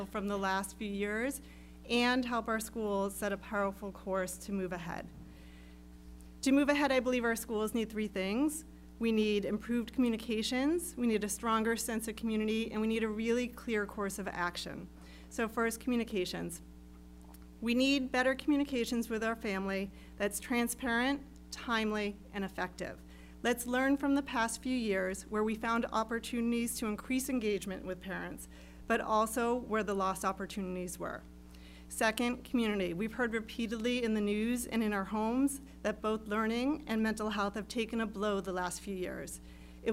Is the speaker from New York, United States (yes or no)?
no; Hingham, Massachusetts, United States; my family's lived on the South Shore for decades, and I grew up in Hingham.